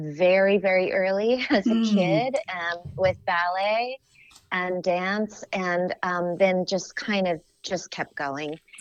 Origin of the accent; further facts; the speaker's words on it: Contra Costa County, California, United States; I grew up in the East Bay, which is kind of a large area, so specifically Contra Costa County.